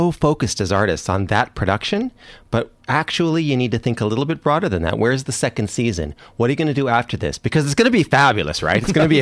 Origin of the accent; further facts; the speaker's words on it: Canada; accent: Canadian; So my accent is Canadian.